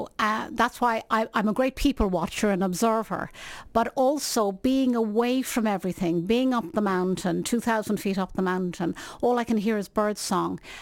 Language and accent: English; Ireland; And being Irish, we love to hear good stories.